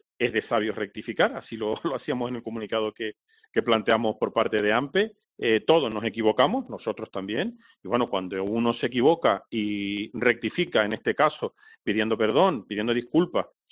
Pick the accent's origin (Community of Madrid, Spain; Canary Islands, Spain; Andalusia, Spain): Canary Islands, Spain; como canarios que somos